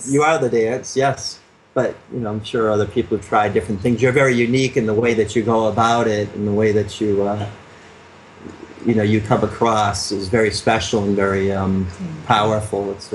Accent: United States; Well, you know, I had an advantage, I guess, growing up in America.

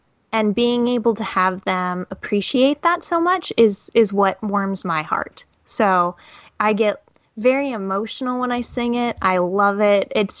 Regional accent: Seattle, Washington, United States; Basketball's harder for me because I'm from Seattle and they stole our

